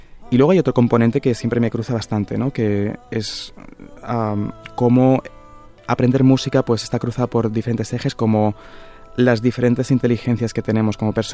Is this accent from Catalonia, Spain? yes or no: yes; Catalonia, Spain; lo que hago es como este mejunje que yo soy también como catalán